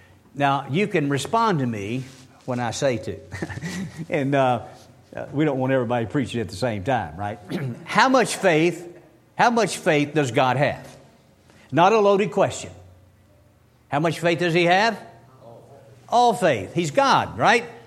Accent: Kentucky, United States; Now, I'm from Kentucky, and I tell folks, let me tell you the Kentucky definition.

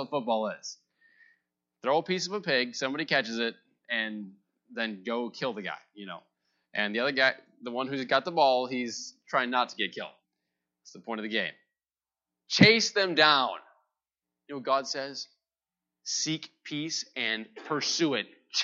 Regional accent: United States; But I'm an American and I have rights.

